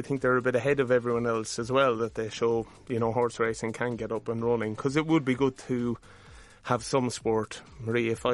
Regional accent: Ireland; That's such an un-Irish thing. And I know we're all a bit cautious and careful, but we're Irish.

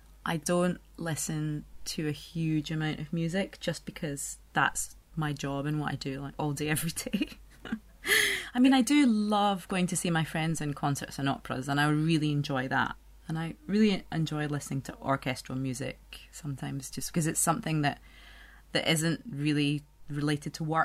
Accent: Scotland, United Kingdom; now in France; I'm also a Scot living in France.

